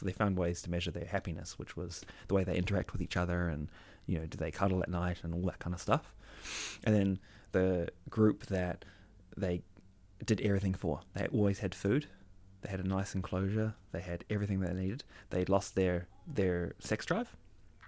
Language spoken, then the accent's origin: English; Waiheke Island, Auckland, New Zealand; I grew up on Waiheke Island, So it was really nice.